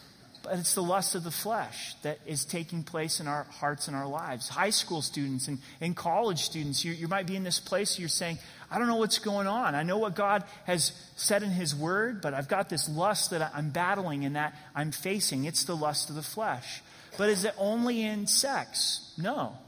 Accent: Oregon, United States; now in Colorado, United States; maybe because I grew up in Oregon and green grass is kind of rare in Colorado, right?

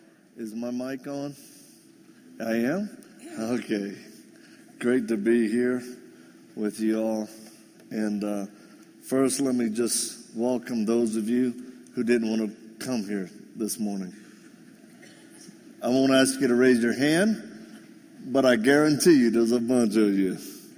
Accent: Louisiana, United States; accent: Cajun; I'm not from here originally. I'm Cajun. I'm from southern Louisiana. That's why I talk like I do.

